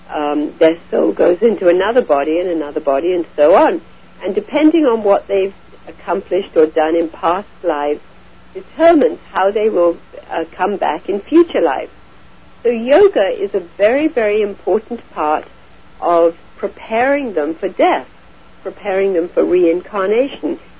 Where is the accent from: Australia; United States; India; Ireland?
India; born or raised there